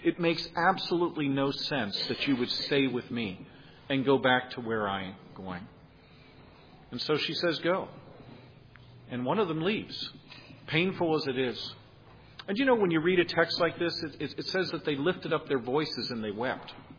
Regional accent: Gettysburg, Pennsylvania, United States; It reminds me, growing up in Gettysburg, of the local steeples there that would always dong out the time of day.

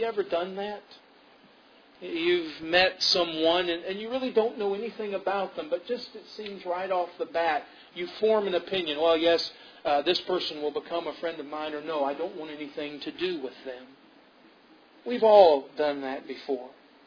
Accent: the South, United States; I grew up in the South, and I remember growing up hearing a lot about prejudice and how wrong prejudice was

